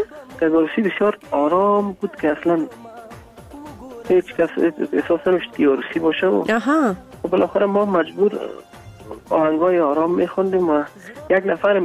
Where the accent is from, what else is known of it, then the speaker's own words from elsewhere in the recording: Afghanistan; از افغانستان هستم